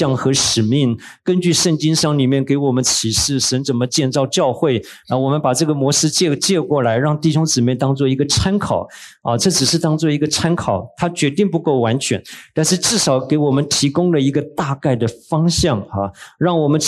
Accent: Taiwan; 我们在台湾长大的，从小台湾的少棒队就是好几次拿了世界冠军

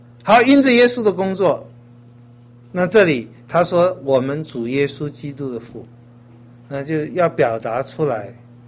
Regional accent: China; 这我们就通常不太，我们中国人讲孝顺这个不太敢多讲。

